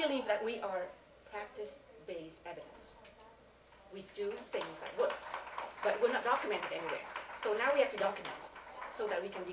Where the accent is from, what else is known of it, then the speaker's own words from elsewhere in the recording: Vietnam; I was raised in Vietnam. I raised my kids the way I was raised, which is like weeds.